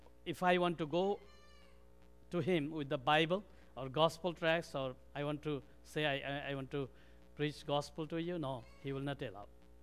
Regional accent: Nepal; now in Kathmandu, Nepal; Well, this is what Nepal looks like. This Himalaya mountain is just in front of my hometown where I was born. Now I live in Kathmandu, but it could be seen from my hometown

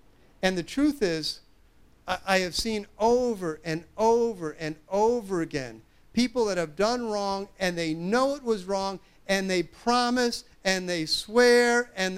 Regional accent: Long Island, New York, United States; I grew up on Long Island, and I grew up in a community that was on the other side of the tracks.

